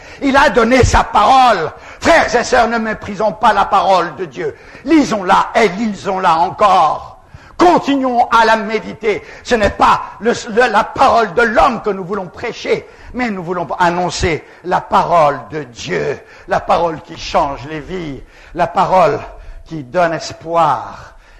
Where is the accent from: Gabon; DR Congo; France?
Gabon; Je me souviens quand j'étais un petit garçon, j'ai grandi là-bas au Gabon